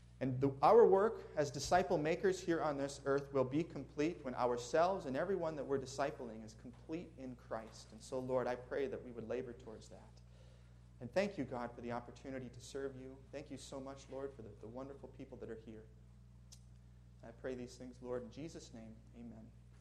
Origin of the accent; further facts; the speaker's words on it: Minnesota, United States; And you'll probably notice I have a little bit of an accent. I hail from Minnesota, where it's much colder there than it is here.